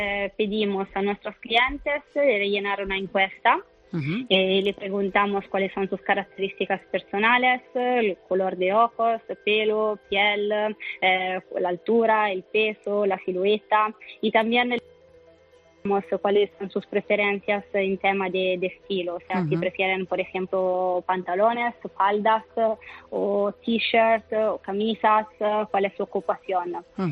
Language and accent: Spanish; Italy; Spanish is a second language; now in Barcelona, Spain; Trabajamos aquí en Barcelona. Yo soy italiana, como podéis notar.